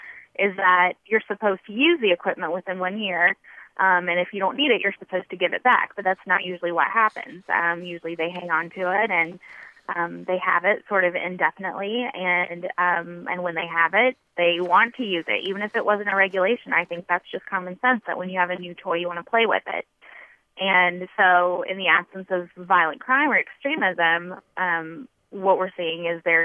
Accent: North Carolina, United States; A law enforcement official in my home state of North Carolina

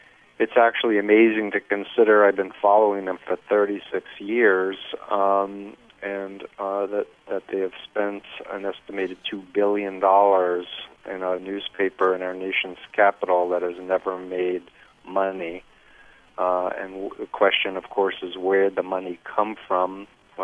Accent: United States; I was involved with the group for 2.5 years in the mid-70s at a fairly high level as an American.

